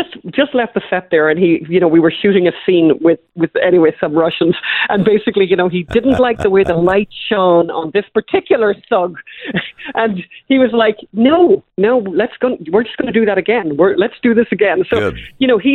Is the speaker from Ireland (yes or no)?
yes; Ireland; we're Irish.